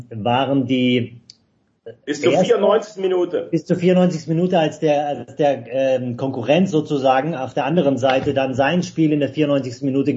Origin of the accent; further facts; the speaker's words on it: Stuttgart, Baden-Württemberg, Germany; ich komme ja aus Stuttgart